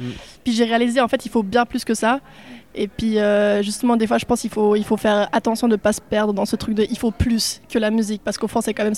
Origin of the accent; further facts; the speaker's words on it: Germany; also born or lived in Switzerland; comme j'ai grandi en Allemagne, même si je suis suisse, ma langue de musique, c'était toujours l'allemand, le bon allemand. Comme Fribourg, ça m'a apporté le français.